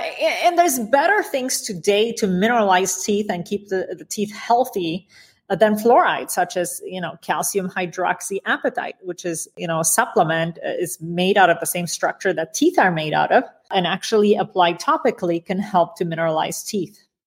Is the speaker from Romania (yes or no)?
yes; Romania; I had 16 large mercury fillings in my mouth growing up in Romania